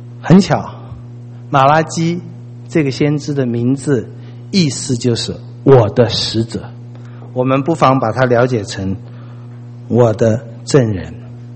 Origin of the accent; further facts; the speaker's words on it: China; 我们中国人说天何言哉